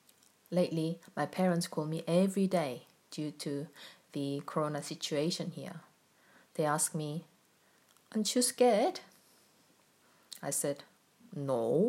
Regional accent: South Korea; I'm from South Korea, and my family has a very strong Confucian way of practicing Buddhism.

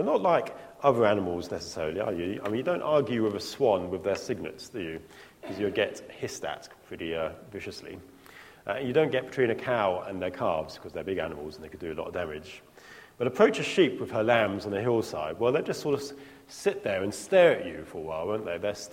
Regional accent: East of England, United Kingdom; As you know, I grew up in Norfolk

